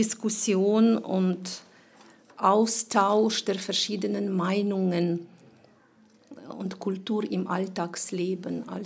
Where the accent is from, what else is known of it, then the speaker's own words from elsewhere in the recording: Ukraine; An meiner Heimat? Dort in der Ukraine habe ich immer zwei Sachen vermisst.